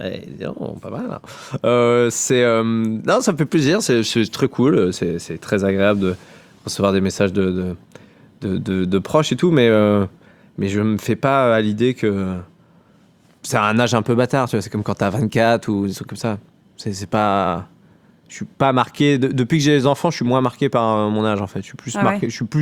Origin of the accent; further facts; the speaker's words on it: Normandy, France; en Basse-Normandie, là où j'ai grandi, moi je viens de la campagne, là où ils tournent L'Amour est dans le Pré